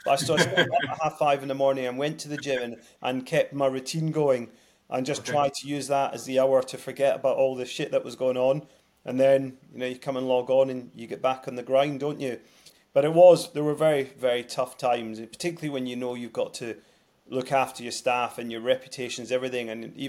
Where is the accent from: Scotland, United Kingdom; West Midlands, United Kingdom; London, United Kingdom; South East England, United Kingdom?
Scotland, United Kingdom; Glasgow; I grew up in Glasgow when Gary Jacob was relatively successful.